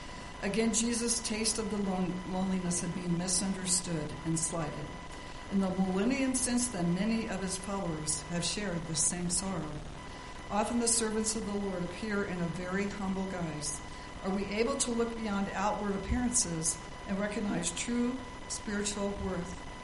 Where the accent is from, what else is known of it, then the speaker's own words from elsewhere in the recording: Greeley, Colorado, United States; I traveled from my hometown of Greeley to Nuremberg, Germany, as an exchange student for the summer.